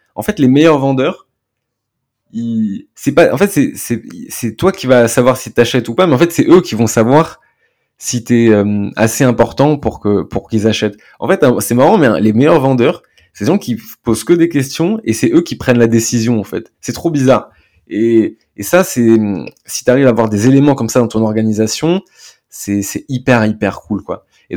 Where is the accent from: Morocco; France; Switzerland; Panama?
France; Bah, on est français, hein.